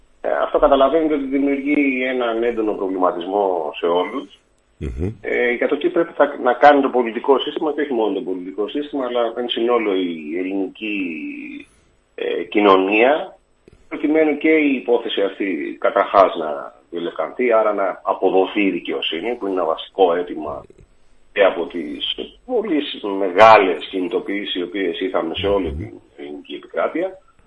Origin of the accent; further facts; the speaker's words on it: Livadeia, Central Greece, Greece; στην πατρίδα μου, στη Λιβαδιά